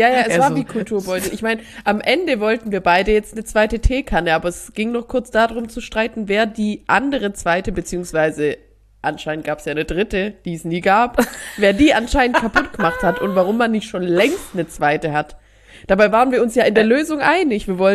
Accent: Gechingen, Baden-Württemberg, Germany; nicht Stammheim bei Stuttgart, sondern Stammheim hier bei Calw, nach Gechingen in mein Heimatdorf gefahren.

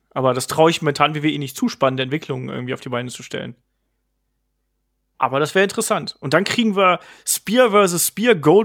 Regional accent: Baden-Württemberg, Germany; Ich bin Schwabe.

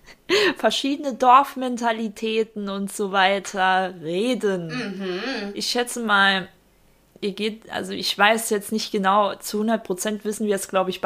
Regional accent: Saarland, Germany; Jasmin, wir kommen ja eigentlich schon aus dem Dorf, ne? Also das Saarland, man sagt es ja immer wieder, ist ja schon ein Dorf, jeder kennt sich

